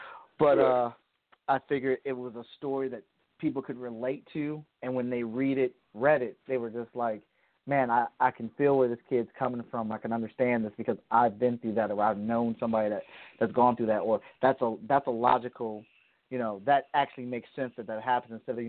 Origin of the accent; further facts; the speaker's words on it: Cleveland, Ohio, United States; now in Columbus, United States; I am from Cleveland and I live currently in Columbus.